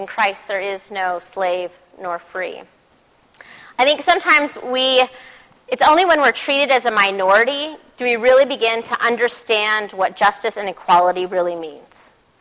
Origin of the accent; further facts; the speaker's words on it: Las Vegas, Nevada, United States; Come on, I grew up in Vegas.